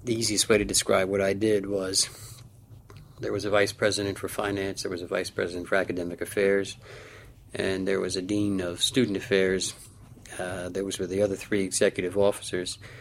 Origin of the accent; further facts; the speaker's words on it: New Jersey, United States; moved away as an adult; I'm 46 years old. I was born in New Jersey in 1932. Stayed in New Jersey until I went into the service in 1950, the Air Force, for 4 years. I attended schools in Asbury Park, New Jersey